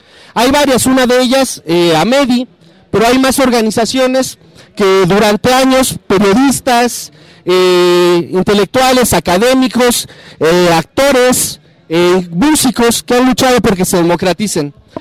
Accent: Ciudad Nezahualcóyotl, State of Mexico, Mexico; Yo soy originario de Ciudad Nezahualcóyotl

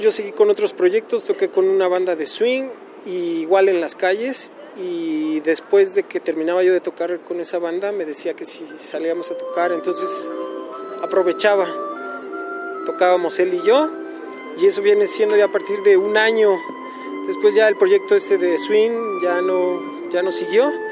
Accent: Mexico City, Mexico; Así es, yo soy del DF.

